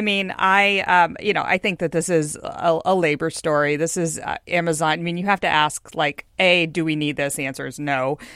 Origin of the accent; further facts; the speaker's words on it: Houston, Texas, United States; I mean, I'm from Houston, land of the, you know, 24 lane Katy Freeway